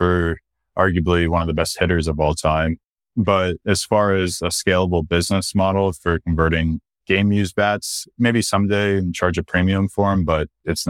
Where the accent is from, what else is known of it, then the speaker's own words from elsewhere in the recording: Florida, United States; I grew up in Central Florida, instantly loved the game of baseball while growing up.